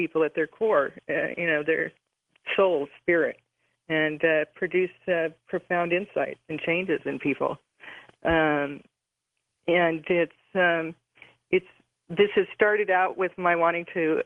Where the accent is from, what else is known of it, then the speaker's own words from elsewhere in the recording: San Pablo, California, United States; born there; I was born in San Pablo, California.